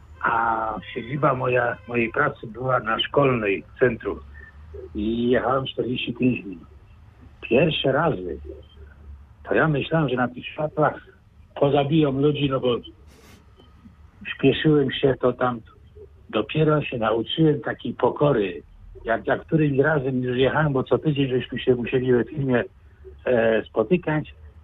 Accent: Nowy Tomyśl, Greater Poland Voivodeship, Poland; jestem z Nowego Domyśla.

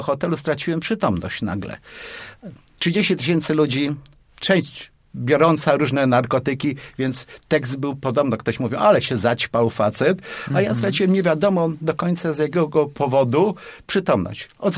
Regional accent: Poznań, Greater Poland Voivodeship, Poland; wychowałem się nad kinem Wilda. Wtedy jeszcze niestety nazwa ulicy była Gwardii Ludowej

